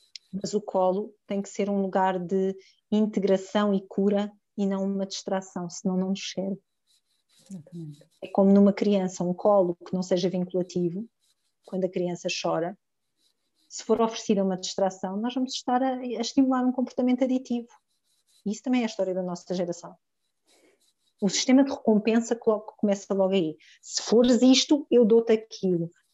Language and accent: Portuguese; Portugal; E é claro que abrir esta conversa enquanto portuguesas é muito importante